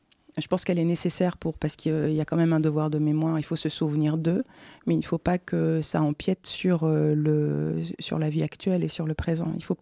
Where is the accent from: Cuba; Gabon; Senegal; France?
France; Caen, Normandy; Si, ouais, je suis normande aussi. Mais pas de Cherbourg, de Caen.